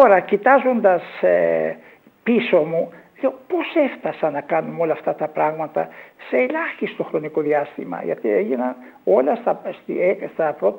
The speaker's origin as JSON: {"language": "Greek", "town": "Corfu", "region": "Ionian Islands", "country": "Greece", "said": "Είμαι Κερκυραίος. Πάντοτε μίλησα και στο εξωτερικό για την Κέρκυρα με τόση θέρμη."}